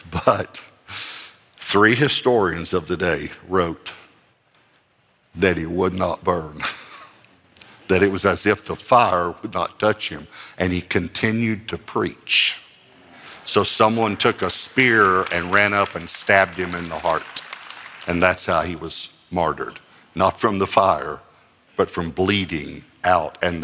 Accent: Texas, United States; When I grew up in East Texas

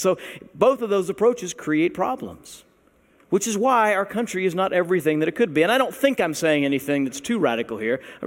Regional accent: United States; And I'm an American, and nobody can tell me how I have to dress, right?

